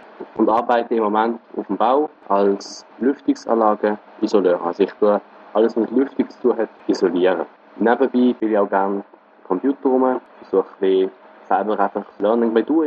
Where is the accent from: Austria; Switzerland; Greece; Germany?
Switzerland; Jura; also born or lived in Basel-Landschaft; Ich komme ursprünglich von Basel-Land, bis zum Kindergarten gewesen. Nachher in Jura gezogen, da habe ich dort Primarschule und Tisch gemacht.